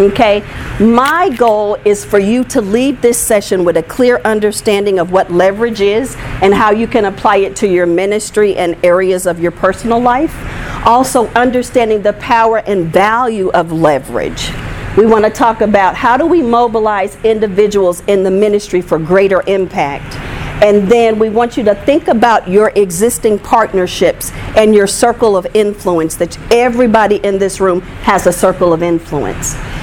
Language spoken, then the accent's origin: English; Kansas City, Kansas, United States; I am from Kansas City, Kansas.